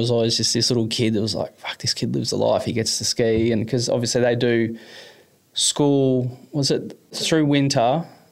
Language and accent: English; Mansfield, Victoria, Australia; also born or lived in Melbourne; So I grew up in Mansfield. I moved there a little bit late primary school.